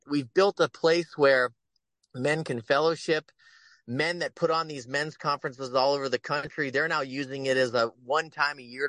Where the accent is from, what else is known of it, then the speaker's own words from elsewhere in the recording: Cincinnati, Ohio, United States; My hometown of Cincinnati, where I grew up, did you know the very first Catholic men's conference ever put on in the United States was in Cincinnati?